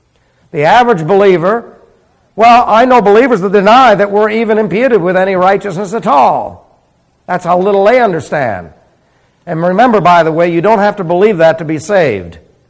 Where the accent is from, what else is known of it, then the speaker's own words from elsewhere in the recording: New York City, New York, United States; born there; like I was born in New York City. I can't help that.